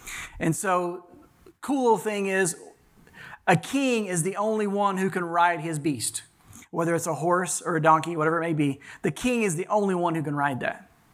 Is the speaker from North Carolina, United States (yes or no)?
no; Texas, United States; in rodeos, we grew up in Texas, we watched a lot of rodeos